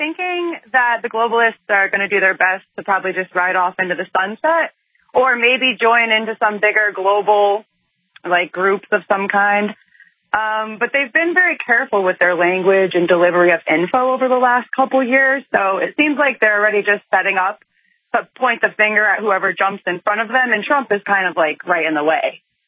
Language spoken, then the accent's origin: English; Connecticut, United States; I'm from Connecticut, and I just want to say to you before I go, I'm ashamed of my state.